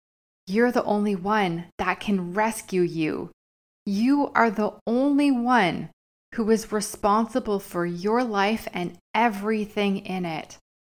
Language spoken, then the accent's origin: English; Canada; I'm Canadian.